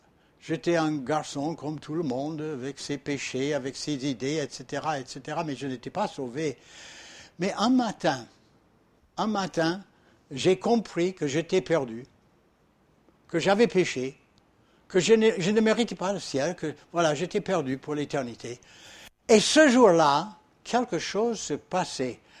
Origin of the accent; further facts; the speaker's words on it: France; mais je suis français quand même, je sais ce que c'est, ce sont des mots faciles, français